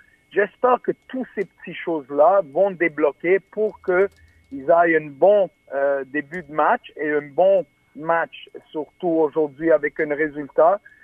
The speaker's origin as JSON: {"language": "French", "country": "Canada", "said": "Je suis canadien."}